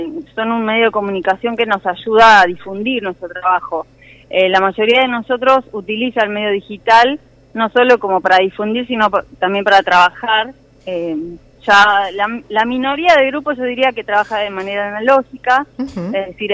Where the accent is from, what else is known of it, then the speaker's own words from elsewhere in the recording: Tandil, Buenos Aires Province, Argentina; yo me empecé a formar en Buenos Aires, y hace varios años que vivo acá, soy de acá de Tandil